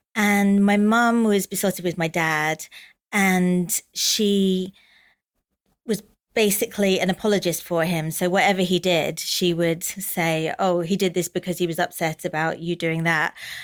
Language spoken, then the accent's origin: English; India; And I'd go, "But I am Indian." So she couldn't really send a note home saying, "Your daughter's singing in an Indian accent."